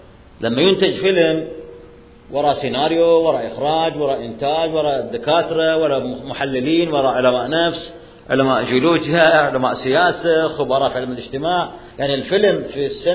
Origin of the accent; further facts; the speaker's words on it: Saudi Arabia; إلا نصارى نجران عندنا في السعودية